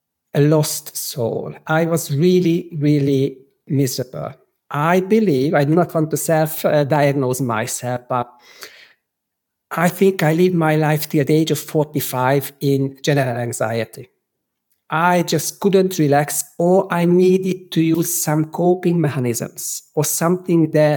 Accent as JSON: {"language": "English", "country": "Hungary", "second_language": "English", "said": "I'm originally from Hungary. I was 26 years old when I started to learn English. I never been taught English at school. So that's why I will have a strong accent"}